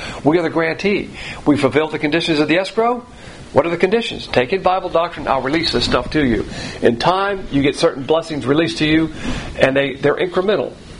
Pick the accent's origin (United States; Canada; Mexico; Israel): United States; the South; As a Southerner, we're going to be picking cotton out there.